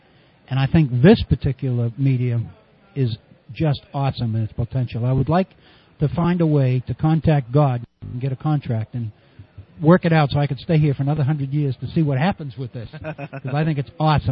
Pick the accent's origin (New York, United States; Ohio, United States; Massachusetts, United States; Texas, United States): Massachusetts, United States; Boston; moved away as an adult; Yeah, I grew up in Boston, right in the city, and went to the local public schools, graduated from high school, and then went out to the Midwest to graduate school, and that was in 65